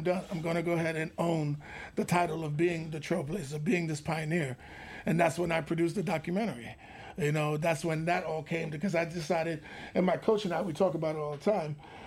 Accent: New York, United States; Born and raised in New York. My family's from Haiti. My parents and my elder siblings were all born in Haiti. I moved out here in 99 trying to get to California.

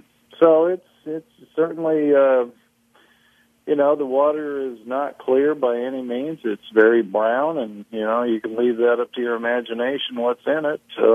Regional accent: San Diego, California, United States; I'm from San Diego, so I inherited the America's Cup.

